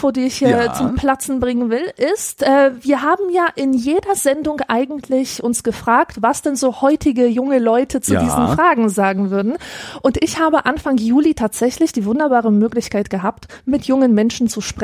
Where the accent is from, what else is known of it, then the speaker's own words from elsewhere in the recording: Grevenbroich, North Rhine-Westphalia, Germany; da sieht's ja aus, in dieser Stadt, exakt wie in Grevenbroich, wo ich aufgewachsen bin.